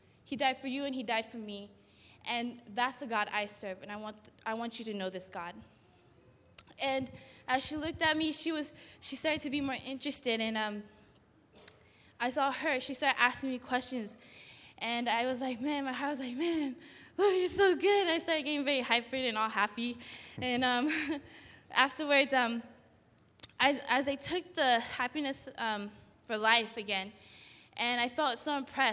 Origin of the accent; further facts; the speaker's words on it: Sacramento, California, United States; I'm originally from Sacramento.